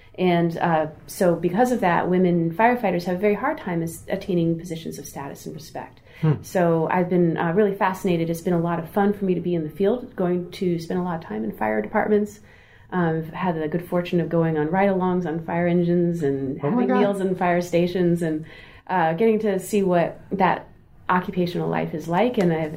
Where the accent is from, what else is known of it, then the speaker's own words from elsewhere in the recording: New Jersey, United States; I grew up in New Jersey, and I was selected for something called a governor's school, which was a state-level program.